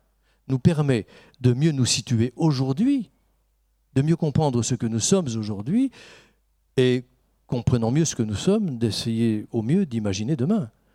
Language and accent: French; Grand Est, France; On parle en permanence, chez nous en Lorraine, de la bagarre entre Metz et Nancy